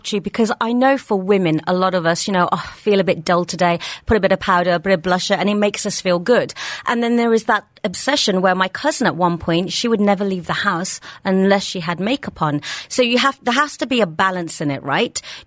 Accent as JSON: {"language": "English", "town": "Birmingham", "region": "West Midlands", "country": "United Kingdom", "said": "Yeah, I'm a Birmingham girl"}